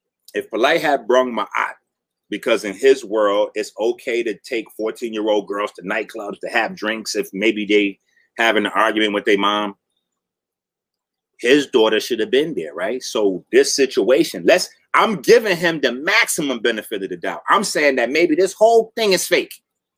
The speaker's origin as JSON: {"language": "English", "region": "New York", "country": "United States", "said": "But that rape case fucked up everybody's quality of living in New York. I'm a New Yorker. I know. I was there."}